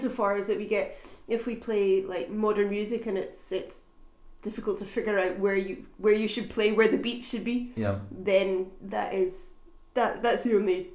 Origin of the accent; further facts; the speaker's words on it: Scotland, United Kingdom; now in Freiburg, Germany; I was brought up in Scotland.